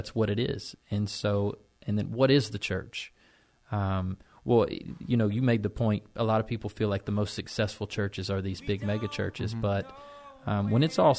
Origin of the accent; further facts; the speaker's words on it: Alabama, United States; If you grew up in Alabama, man, there's no way around it. You got some redneck in you.